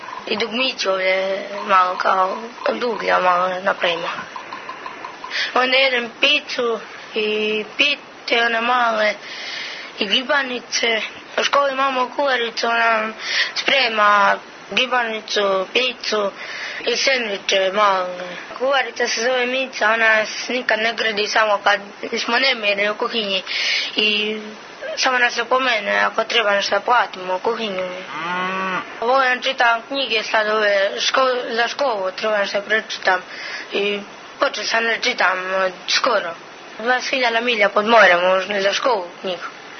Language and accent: Serbian; Urenovci, Serbia; ja sam rodom iz sela Urenovci, živim sa tatom i dedom.